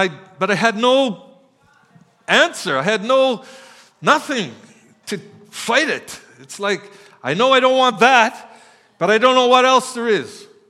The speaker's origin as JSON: {"language": "English", "town": "Black Falls", "country": "Canada", "tie": "born or raised there", "said": "just life itself, growing up in Black Falls. You know, I didn't even know it, but it had the reputation of a rough town, a fighting town."}